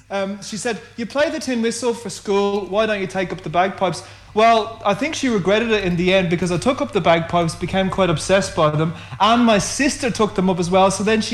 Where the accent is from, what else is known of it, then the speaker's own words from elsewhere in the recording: Australia; Look, I'm an Irish Australian. I'm 45.